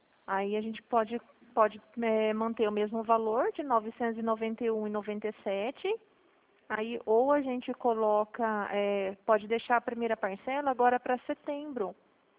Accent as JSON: {"language": "Portuguese", "region": "São Paulo", "country": "Brazil", "said": "Eu sou de São Paulo."}